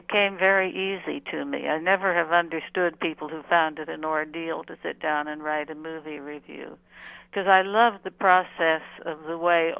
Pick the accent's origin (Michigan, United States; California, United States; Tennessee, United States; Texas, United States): California, United States; but it wasn't as if I grew up in the L.A. area. I grew up in Northern California.